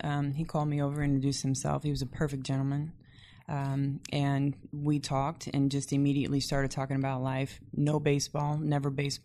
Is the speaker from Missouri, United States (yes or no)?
yes; Missouri, United States; From Missouri.